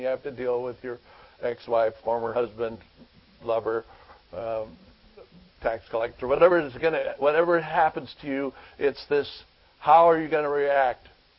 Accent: Idaho, United States; Well, it's a little lot like growing up in Idaho was for me when I was a boy.

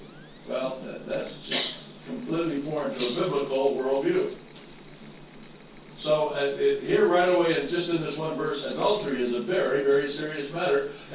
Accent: Idaho, United States; And I remember when I was a kid and growing up in Idaho

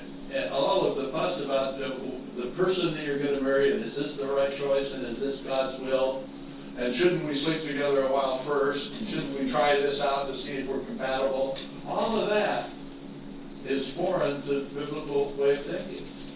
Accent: Idaho, United States; And I remember when I was a kid and growing up in Idaho

